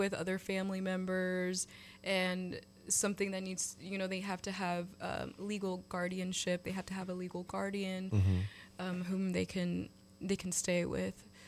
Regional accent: New York City, New York, United States; born there; That's actually where my parents first migrated to. That's where I was born in New York City.

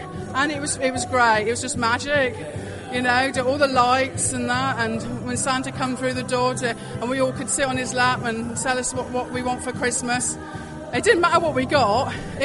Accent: Torquay, South West England, United Kingdom; I was born in Torquay, and I was living in a children's home here many years ago, since I was three

